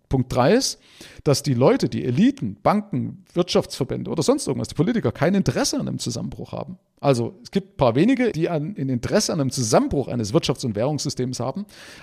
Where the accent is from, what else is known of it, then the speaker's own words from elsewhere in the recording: East Germany, Germany; Gerade als Ossi war das ja für uns ein Traum oder ein Segen.